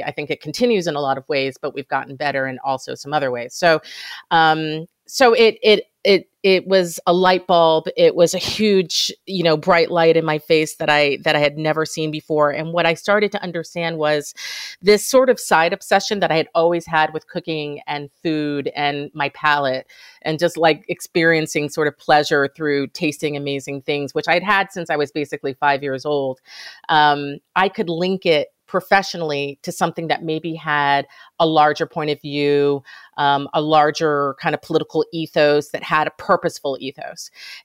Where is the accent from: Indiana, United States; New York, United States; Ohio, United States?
New York, United States; even though I grew up in the Hudson Valley and had grown up around a number of farms and my grandfather was a farmer in Jamaica